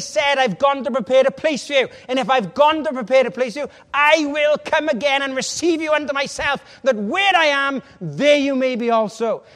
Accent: Wales, United Kingdom; We're Welsh. That's what Welsh people do.

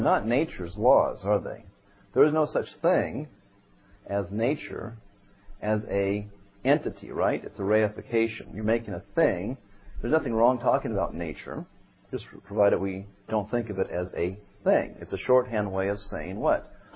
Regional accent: California, United States; I'm from California, so we like to think of things revolving around that state.

